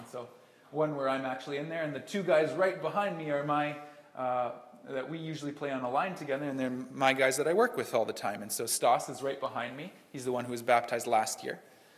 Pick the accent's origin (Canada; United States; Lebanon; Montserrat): Canada; now in Ukraine; we were answering questions about being a Canadian family in Ukraine.